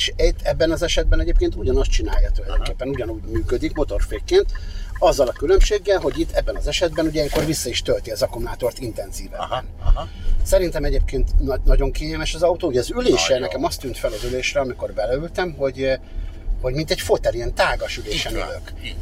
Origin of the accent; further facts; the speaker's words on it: Budapest, Hungary; ugye én Békásmegyeren nőttem fel